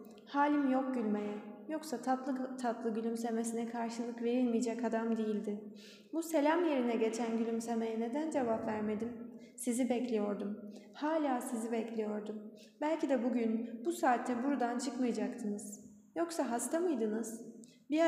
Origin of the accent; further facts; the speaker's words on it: Lüleburgaz, Kırklareli, Turkey; Biz Lüleburgazlıyız. Ben geldim birkaç defa İstanbul'a.